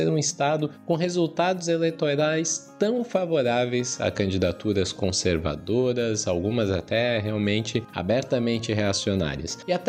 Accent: Santa Catarina, Brazil; eu sou catarinense, de origem catarinense, e o Estação Brasil é produzido aqui em Santa Catarina, né, então eu falo aqui diretamente do estado e sempre morei no estado.

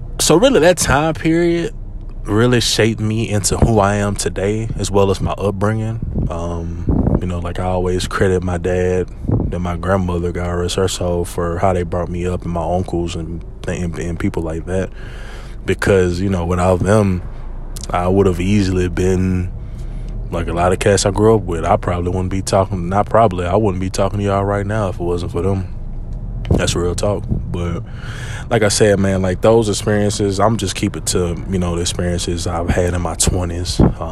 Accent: Louisiana, United States; for the, you know, OG listeners or people that know I'm from Louisiana, you can just bypass this part.

